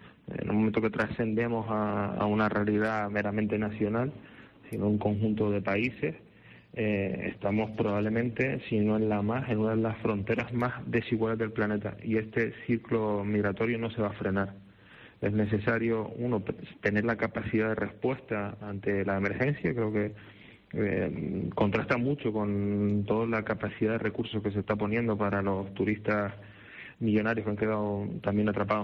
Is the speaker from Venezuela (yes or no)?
no; Canary Islands, Spain; uno de los principales retos que nos atañe como ciudadanos canarios, españoles y europeos.